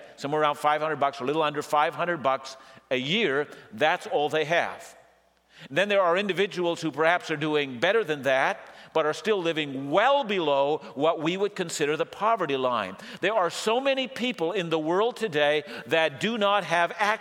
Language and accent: English; British Columbia, Canada; I grew up here on the Lower Mainland